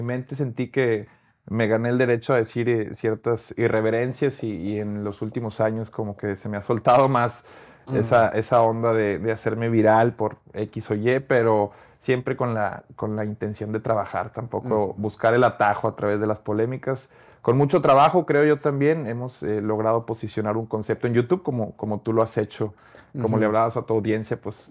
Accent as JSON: {"language": "Spanish", "town": "Monterrey", "region": "Nuevo León", "country": "Mexico", "said": "en el medio tradicional allá en mi ciudad de Monterrey."}